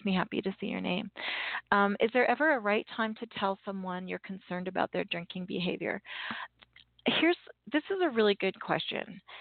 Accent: Canada; I'm Canadian and I say process

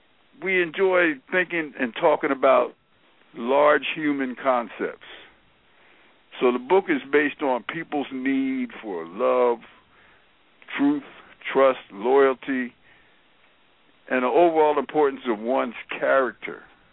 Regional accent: Philadelphia, Pennsylvania, United States; And I grew up in North Philadelphia as an only child.

